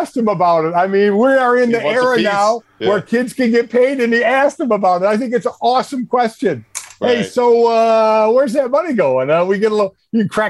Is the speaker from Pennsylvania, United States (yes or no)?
yes; Philadelphia, Pennsylvania, United States; And I came from Philly where it's for real.